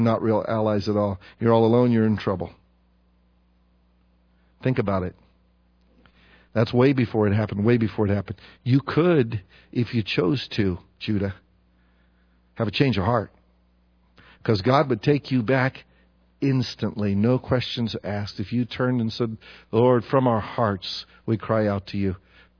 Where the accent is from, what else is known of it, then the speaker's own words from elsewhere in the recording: United States; Just because we're American doesn't make us always right.